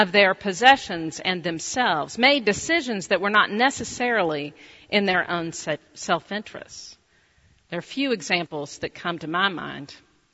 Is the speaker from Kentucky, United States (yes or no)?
yes; Louisville, Kentucky, United States; Grommire was a Presbyterian and an entrepreneur in Louisville, my hometown.